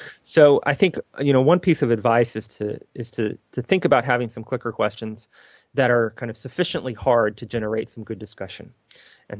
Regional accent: South Carolina, United States; I grew up in South Carolina, so when I think USC, I think South Carolina.

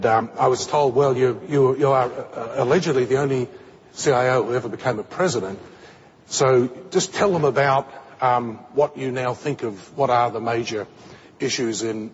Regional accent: Australia; accent: Australian; I guess you hadn't worked out that I'm Australian by origin.

